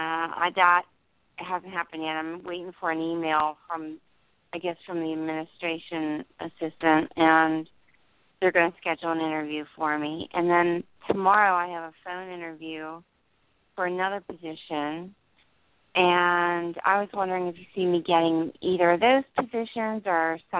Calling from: New Jersey, United States; New Jersey.

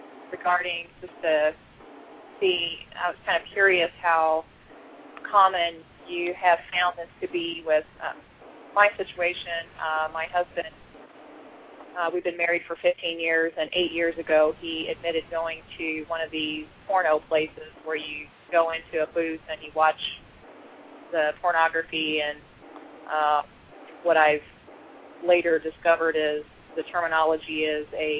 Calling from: Florida, United States; I'm calling from Florida.

